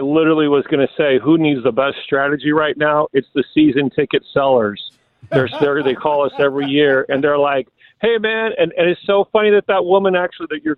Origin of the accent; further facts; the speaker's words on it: Nebraska, United States; I come from Nebraska, so we don't have a pro team. I've been here since 99.